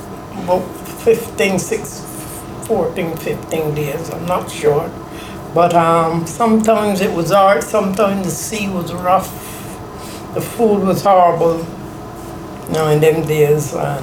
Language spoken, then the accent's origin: English; Barbados; moved away as an adult; now in United Kingdom; and I was from Barbados.